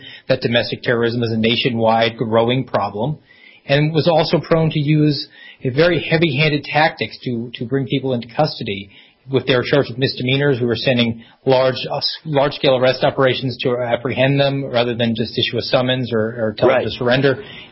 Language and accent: English; Savannah, Georgia, United States; I'd been a police officer for a number of years in my hometown in Savannah, Georgia. But when I joined, I was relocated to the Midwest to work on Indian reservations